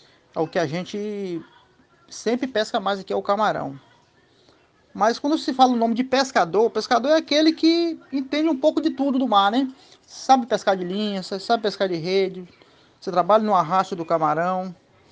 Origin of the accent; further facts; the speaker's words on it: Caravelas, Bahia, Brazil; Sou sim natural de Caravelas, fui nascido e criado aqui em Caravelas. Venho de uma família de pescadores, meus avós, bisavós, meus pais. São todos pescadores